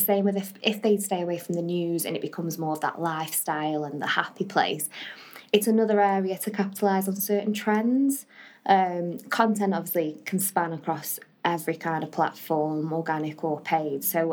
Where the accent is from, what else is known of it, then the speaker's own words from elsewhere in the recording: Stoke-on-Trent, West Midlands, United Kingdom; Come on, I'm from Stoke.